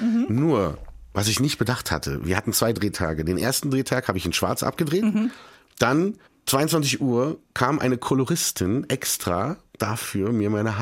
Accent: Berlin, Germany; ich komme ja aus Berlin, bin in Berlin geboren, ne?

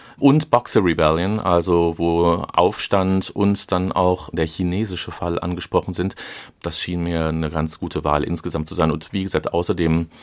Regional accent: Madrid, Spain; also born or lived in Barcelona; Und dann bin ich in Madrid und Barcelona aufgewachsen und bin dort zur Schule gegangen, habe auch Abitur gemacht.

